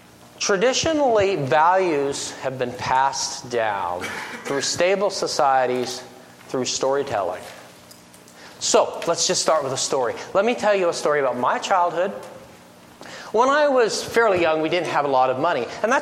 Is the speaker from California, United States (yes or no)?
no; North Carolina, United States; now in Holmes County, United States; I'm from Holmes County, Ohio. I grew up in eastern North Carolina with the big black bears all around